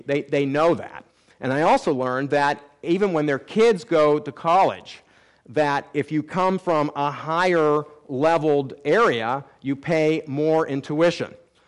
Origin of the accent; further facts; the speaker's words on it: United States; It's because I'm an American. They revere Americans.